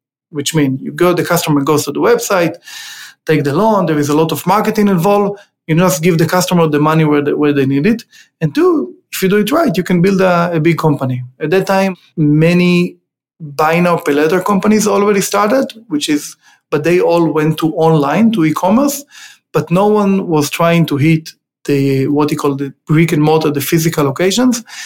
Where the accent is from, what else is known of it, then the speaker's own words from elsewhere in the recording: Israel; moved away as an adult; now in Los Angeles, United States; I grew up in Israel. I moved to the US in 2008